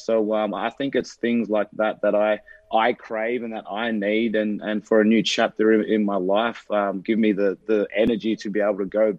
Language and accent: English; Australia; everyone coming together and being as one as Australian. And I think that's what I carry when I put on the green and gold.